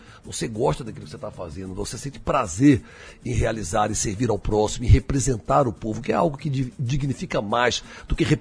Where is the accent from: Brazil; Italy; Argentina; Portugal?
Brazil; Brasília, Federal District; eu fui criado em Brasília, eu era criança, eu tinha 5, 6 anos de idade